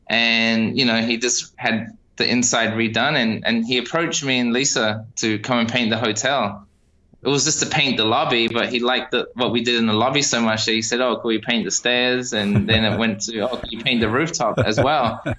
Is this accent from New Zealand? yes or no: yes; New Zealand; my art career really started in New Zealand, actually, and it was thanks to growing up in New Zealand.